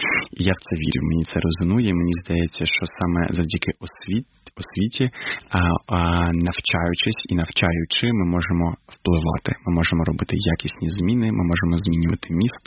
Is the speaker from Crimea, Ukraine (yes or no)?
yes; Crimea, Ukraine; я родом з Криму